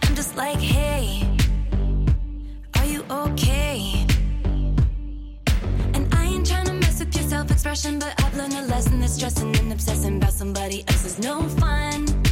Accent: Auvergne-Rhône-Alpes, France; je viens de Savoie et on prononce pas les X, les S.

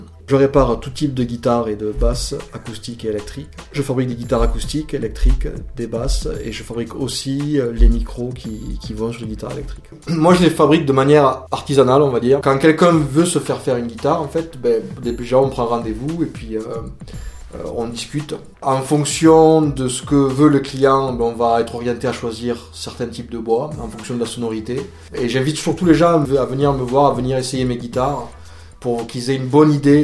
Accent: France; on est revenu un peu dans ma région natale et on est arrivé à Pechbemont.

